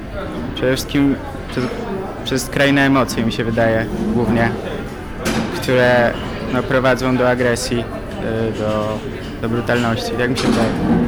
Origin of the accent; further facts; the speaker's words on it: Armenia; Polish is a second language; sam jestem obcokrajowcem, na przykład miałem wczoraj takie doświadczenie. Przechodziłem przez park, rozmawiałem z kolegą po ormiańsku, jestem z Armenii